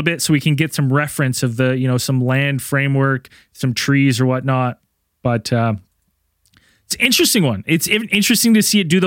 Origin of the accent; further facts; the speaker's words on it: Canada; Listen, have we not established that I'm Canadian?